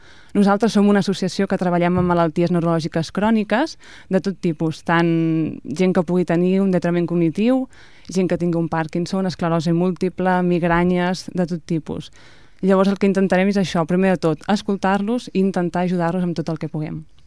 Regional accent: Cerdanyola, Catalonia, Spain; Soc de Cerdanyola, tinc família a Ripollet, i clar, quan una cosa toca de prop, doncs fa molta il·lusió.

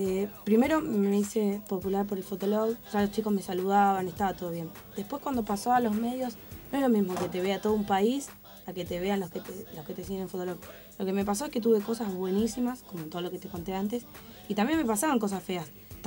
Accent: Corrientes, Argentina; born there; yo nací en Corrientes también, ¿no?

